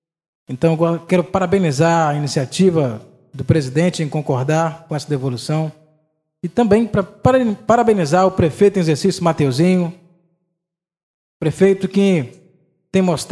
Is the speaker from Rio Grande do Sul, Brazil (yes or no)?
no; Conceição da Barra, Espírito Santo, Brazil; Sou nascido e criado em Constância Barra.